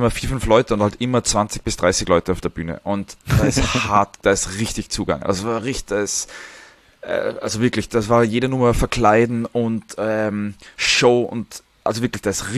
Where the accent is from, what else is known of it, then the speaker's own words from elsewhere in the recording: Salzburg, Austria; now in Vienna, Austria; Und dann kommst du nach Wien plötzlich, ich komme aus Salzburg